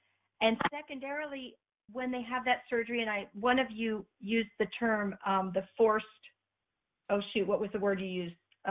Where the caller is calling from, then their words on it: California, United States; I'm calling from Central California.